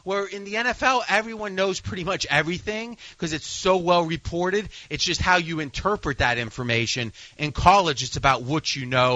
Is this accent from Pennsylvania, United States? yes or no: yes; Pittsburgh, Pennsylvania, United States; I'm a Steelers fan. I grew up around Pittsburgh.